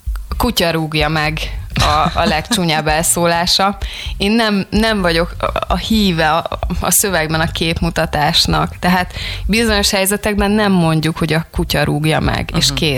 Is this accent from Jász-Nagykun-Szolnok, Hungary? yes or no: no; Dunaújváros, Fejér, Hungary; born there; a szülőházam előtt, Dunajvárosban van egy virágos kert